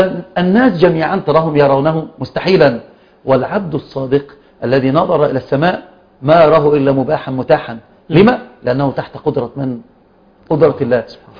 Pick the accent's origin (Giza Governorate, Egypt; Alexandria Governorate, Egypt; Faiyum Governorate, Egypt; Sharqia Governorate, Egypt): Alexandria Governorate, Egypt; Alexandria; أنا من الإسكندرية. أركب قطار أبي قير.